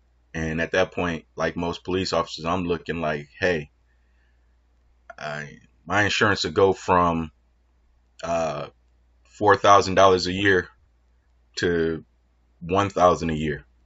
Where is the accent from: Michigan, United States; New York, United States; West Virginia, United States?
Michigan, United States; Detroit; So born and raised Detroit, Michigan. Love it. Left the city for about 12 years